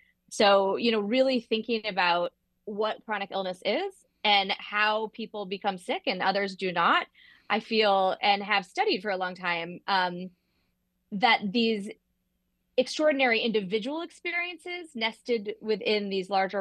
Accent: Okoboji, Iowa, United States; the Case of Okoboji, which is a loving reflection, but also critical reflection on what happened in my hometown.

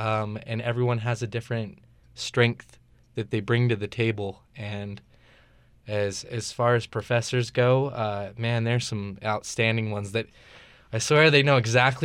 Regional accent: Arco, Idaho, United States; also born or lived in Pocatello; I'm from Arco, which is this small little town with numbers on a hill. Not too far from here, about an hour and a half, but yeah, and I lived in Isle Falls a little bit, but other than that, it's been pokey.

